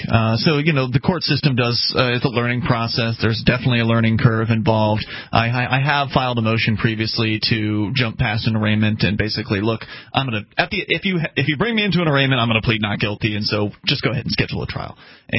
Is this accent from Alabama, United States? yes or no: no; Florida, United States; I come from Southwest Florida, where it's very, and you know, it's an entrenched system.